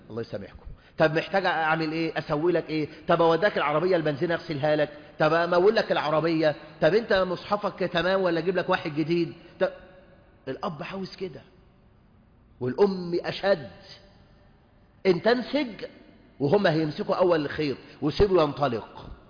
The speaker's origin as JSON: {"language": "Arabic", "country": "Egypt", "said": "طيب غالب الرجال عندنا في مصر بيبدأوا عملهم الصبح الساعة كام؟"}